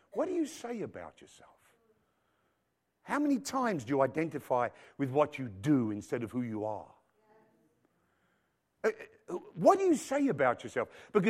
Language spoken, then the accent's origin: English; England, United Kingdom; moved away as an adult; when I came to this country in 1978, I met a great people. And I'm an Englishman.